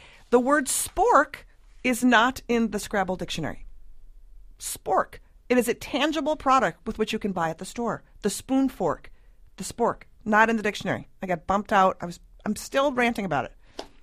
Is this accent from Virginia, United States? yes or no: no; Minnesota, United States; Well, I am from Minnesota, born and raised.